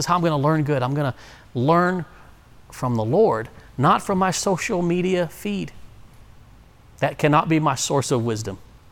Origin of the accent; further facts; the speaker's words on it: Texas, United States; Now, I'm from Texas, Texas born, Texas proud.